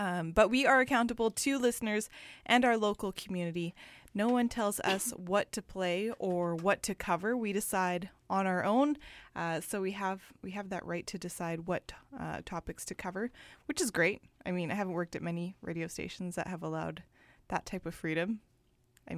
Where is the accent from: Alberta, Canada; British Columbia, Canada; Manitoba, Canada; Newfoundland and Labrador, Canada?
British Columbia, Canada; Prince Rupert; also born or lived in Lax Kw'alaams; I am Simshan. I am from Lakwalams, but I grew up in Prince Rupert.